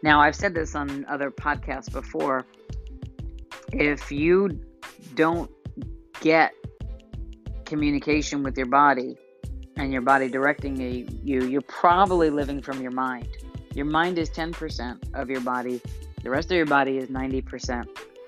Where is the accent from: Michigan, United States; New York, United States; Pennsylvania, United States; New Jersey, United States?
New York, United States; I have a hankering for pizza and french fries growing up in New York.